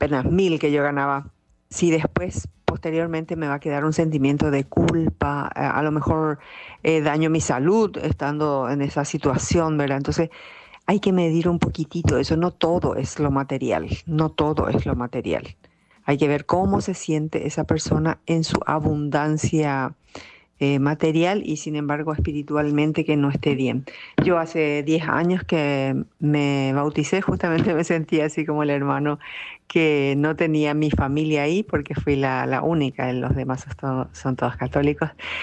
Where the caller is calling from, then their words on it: Paraguay; Hola, muy buen día. Un tema muy actual. Soy de Paraguay